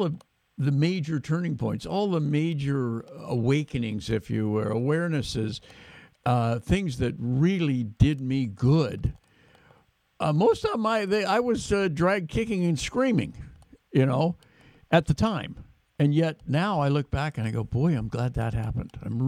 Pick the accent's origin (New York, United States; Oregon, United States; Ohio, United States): Oregon, United States; Portland; a great deacon out of Portland, Oregon, my hometown